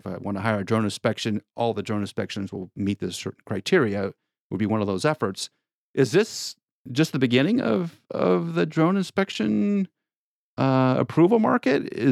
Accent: Nebraska, United States; And I point out an article that happened in sort of my home state, Nebraska

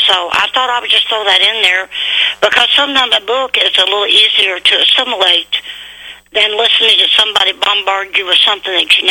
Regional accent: United States; I'm an American.

